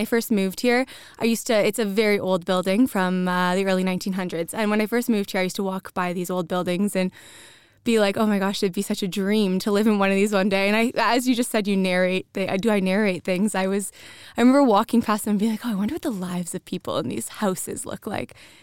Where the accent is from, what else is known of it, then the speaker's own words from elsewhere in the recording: Windsor, Ontario, Canada; now in Malmö, Sweden; So I'm from south of Toronto in Ontario. So yeah, I'm Canadian. I've lived there my whole life prior to living here.